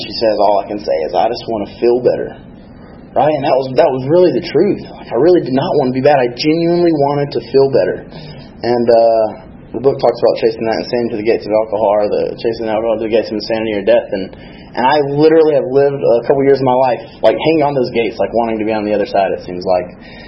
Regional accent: Georgia, United States; So, jumping into the story, let's see, I'm from North Georgia.

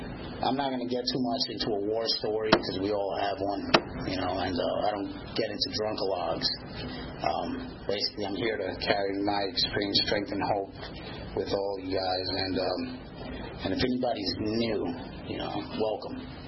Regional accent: New York City, New York, United States; Basically, I was born and raised in New York City. My parents come from Columbia, South America.

